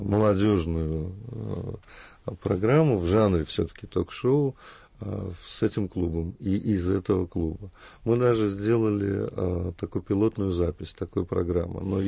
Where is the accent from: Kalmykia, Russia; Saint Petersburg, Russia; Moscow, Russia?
Moscow, Russia; с которыми мы сталкиваемся, москвичи, во всяком случае, или жители больших городов